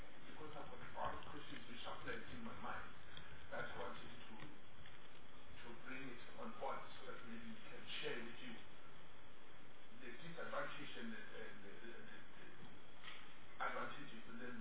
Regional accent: Mpumalanga, South Africa; I'm from Mpumalanga, I can apply for the house here

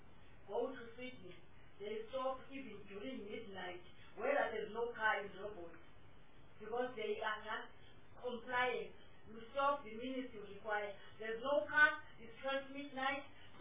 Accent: South Africa; Well, we never go away. We are South African.

